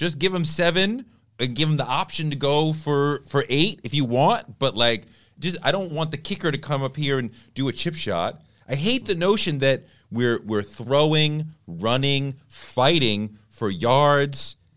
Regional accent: Boston, Massachusetts, United States; We watched the Patriots all the time. I grew up in Boston.

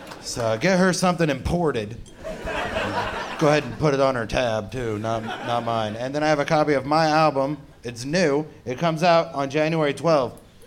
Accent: Ohio, United States; I'm from Ohio, and we just read about you.

